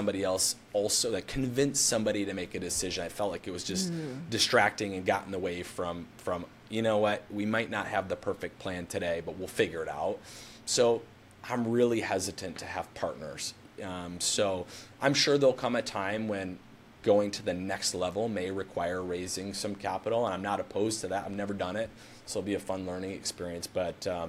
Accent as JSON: {"language": "English", "region": "Midwest", "country": "United States", "said": "Yeah. I'm debt adverse. I'm from the Midwest. Pretty conservative. Okay. You know, just how I was raised, I'm debt averse."}